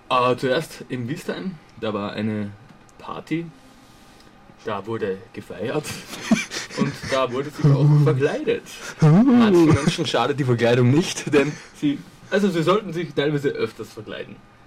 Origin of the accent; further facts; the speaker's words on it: Strengberg, Lower Austria, Austria; Am Donnerstag war ich in meinem Heimatort in Strengberg.